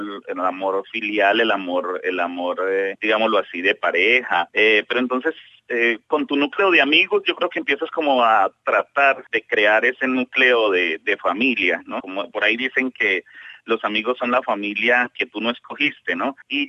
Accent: Cartago, Valle del Cauca, Colombia; now in Australia; Yo vengo de una ciudad que se llama Cartago, Colombia. Entonces mi familia está entre una ciudad que se llama Pereira y la otra se llama Cartago.

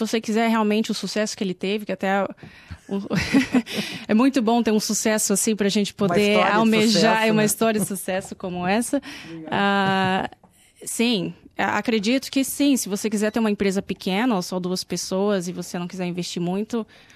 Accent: Brasília, Federal District, Brazil; now in Australia; Sou de Brasília.

